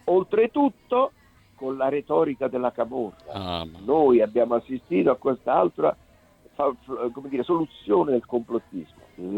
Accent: Naples, Campania, Italy; Allora, io sono napoletano

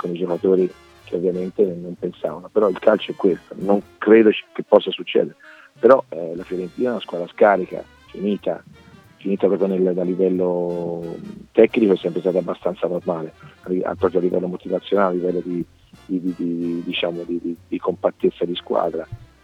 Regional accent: Florence, Tuscany, Italy; born there; io sono nato a Firenze

